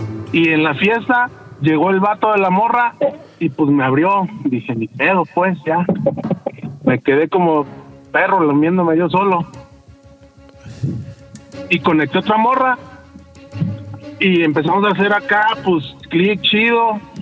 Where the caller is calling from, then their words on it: Arcelia, Guerrero, Mexico; De Arcelia Guerrero.